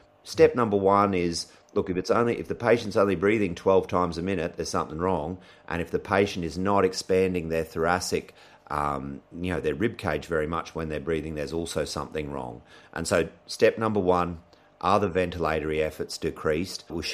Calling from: Queensland, Australia; and we've got to remember, I'm speaking from Southeast Queensland. And so we also have ticks and snakes.

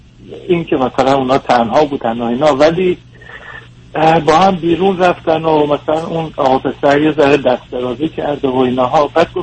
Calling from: East Coast, United States; از امریکام، از شرق

